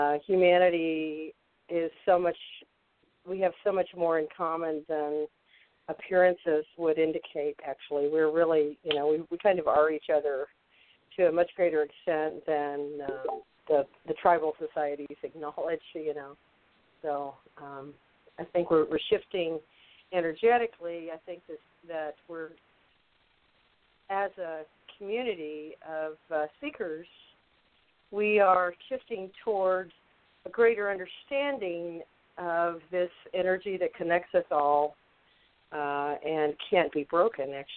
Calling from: New York City, New York, United States; I'm actually calling from home in Queens, New York.

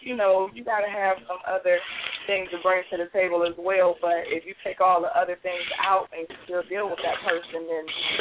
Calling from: Virginia, United States; calling from Virginia.

